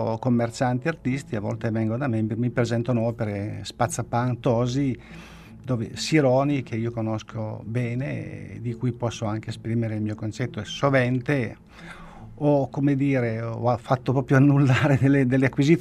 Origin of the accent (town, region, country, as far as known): Turin, Piedmont, Italy; now in Rome, Italy